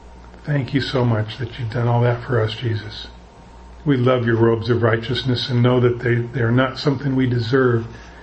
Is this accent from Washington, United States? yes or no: yes; Tacoma, Washington, United States; For the others that I knew growing up in Tacoma at Temple Baptist Church.